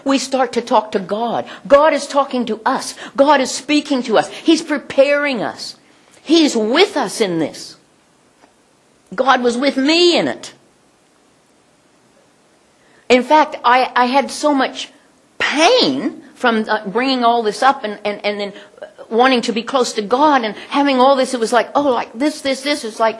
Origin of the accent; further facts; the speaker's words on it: Oklahoma, United States; And when I was a kid, we used to walk along the riverbanks, and because I grew up in Indian Territory.